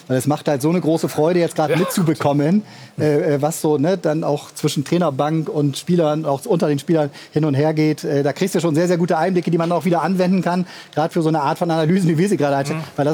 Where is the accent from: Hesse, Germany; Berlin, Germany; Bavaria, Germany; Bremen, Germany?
Bremen, Germany; und das sage ich als Bremer